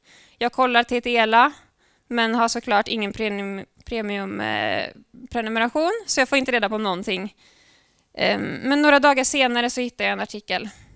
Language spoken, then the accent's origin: Swedish; Sjuntorp, Västra Götaland County, Sweden; Jag tänker tillbaks på somrarna i Sjuntorp där jag är uppvuxen.